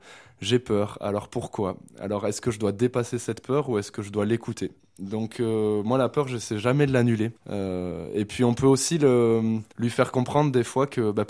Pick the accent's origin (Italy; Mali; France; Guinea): France; Avignon, Provence-Alpes-Côte d'Azur; moi je viens d'Avignon